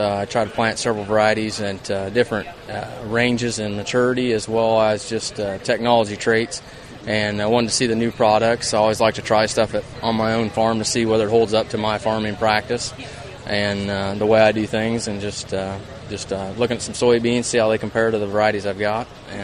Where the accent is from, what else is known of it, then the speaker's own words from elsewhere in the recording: Denver, Missouri, United States; I'm from Denver, Missouri.